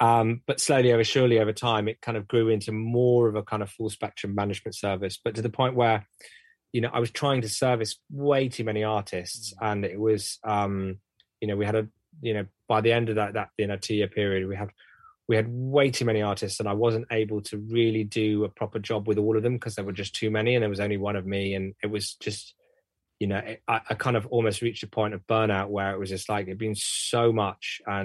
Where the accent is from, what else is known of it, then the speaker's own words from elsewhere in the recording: Bristol, South West England, United Kingdom; We're both from Bristol.